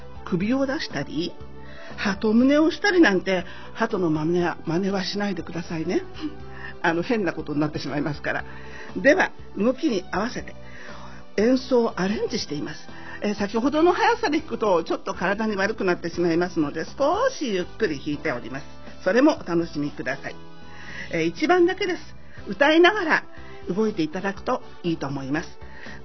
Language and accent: Japanese; Asakusa, Tokyo, Japan; 明治の最後の方に生まれています。私の年がバレそうですけれども、職人の娘で浅草近辺で育っている生っ粋の江戸っ子です。